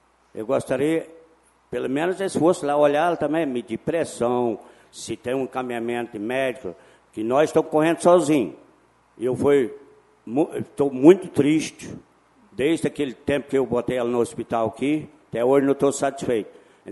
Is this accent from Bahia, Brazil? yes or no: no; São Luís, Maranhão, Brazil; Eu sou de São Luís.